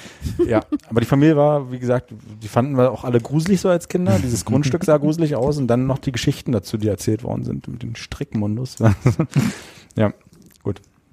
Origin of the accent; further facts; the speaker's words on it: Biesdorf, Berlin, Germany; als ich in der Grundschule war, also erste, zweite Klasse, ist ja überall so eine Einfamilienhausgegend schon immer gewesen, dort auch bei uns in Biesdorf.